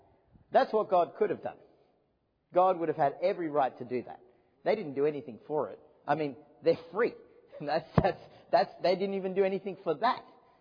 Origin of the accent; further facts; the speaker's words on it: Australia; now in United States; I used to remember as an Australian, we'd pretend to be televangelists at youth camps and things.